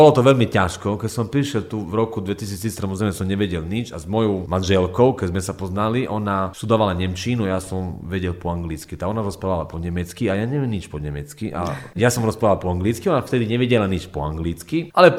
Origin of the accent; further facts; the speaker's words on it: Italy; Slovak is a second language; now in Slovakia; A u nás v Taliansku samozrejme sa oslavuje Vianoce, ale nie sú až také dojímavé tie tradície, ktoré tu máme.